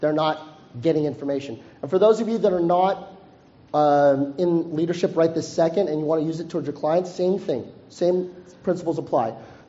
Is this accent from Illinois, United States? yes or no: no; Stockton, California, United States; now in Redondo Beach, United States; I'm from Stockton, California. Does anybody know where that is?